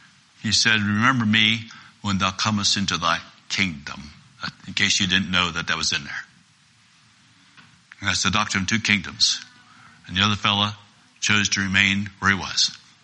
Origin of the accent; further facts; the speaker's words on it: United States; born there; I was born in the United States.